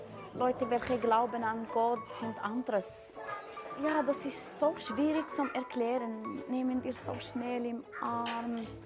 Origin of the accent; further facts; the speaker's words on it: Morocco; German is a second language; Ich komme aus Marokko.